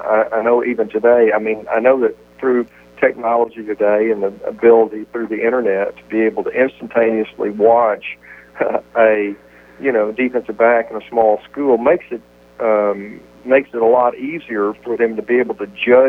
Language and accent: English; Arkansas, United States; growing up in Arkansas, my grandfather was really the one that brought me into football and took me to the Arkansas Razorback football games